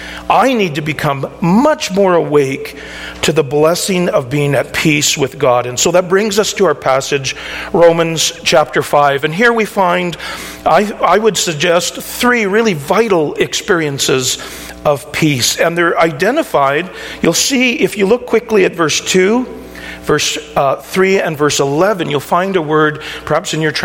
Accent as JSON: {"language": "English", "region": "British Columbia", "country": "Canada", "tie": "born or raised there", "said": "I grew up on Vancouver Island, and eventually we pastored in a little church in a place called Euclulit."}